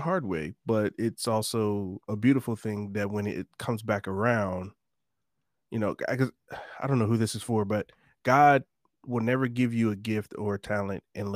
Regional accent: Lindenwold, New Jersey, United States; I am 30 years old. I'm from Lindewall, New Jersey.

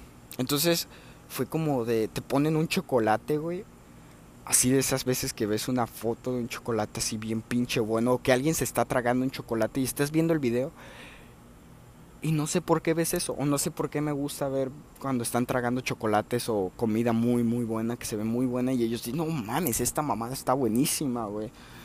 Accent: Mexico; me van a pagar el día como allá en México, porque yo soy mexicano.

